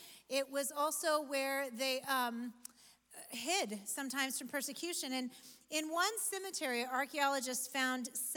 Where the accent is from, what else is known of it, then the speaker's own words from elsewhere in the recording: Oregon, United States; also born or lived in Nebraska; But because I grew up in Oregon, where thunder and lightning is pretty rare, and it passes through quickly. But then we moved to Nebraska, Midwest, I know.